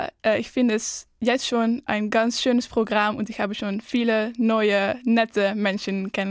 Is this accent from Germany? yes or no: no; Netherlands; German is a second language; ich komme aus den Niederlanden. Ich bin geboren in 2001 und ich lerne Deutsch